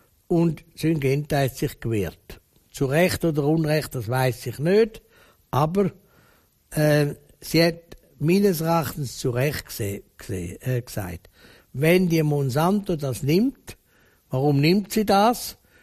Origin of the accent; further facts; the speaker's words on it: Switzerland; Für mich als Schweizer